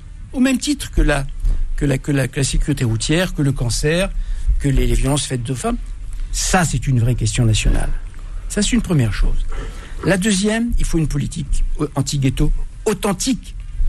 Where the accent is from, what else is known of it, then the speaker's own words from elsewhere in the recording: France; Je suis français à 95%. Pas à 100%.